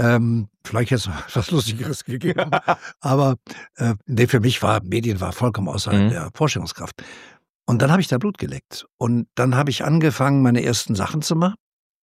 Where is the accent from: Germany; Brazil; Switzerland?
Germany; Wesel, North Rhine-Westphalia; Nein, ich komme vom Niederrhein, aus Wesel, ist ein kleiner Ort unterhalb von Duisburg, Düsseldorf.